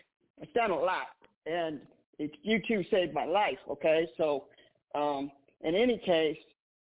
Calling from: Tucson, Arizona, United States; from Tucson.

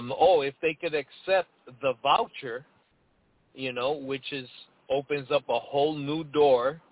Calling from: Stockton, California, United States; I'm calling from Stockton, California.

